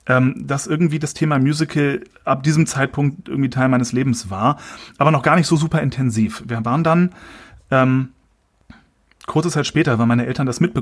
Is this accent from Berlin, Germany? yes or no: yes; Berlin, Germany; now in Vienna, Austria; Ich komme aus Berlin, wohne aber mittlerweile in Wien, bin also ein sogenannter Berwiner.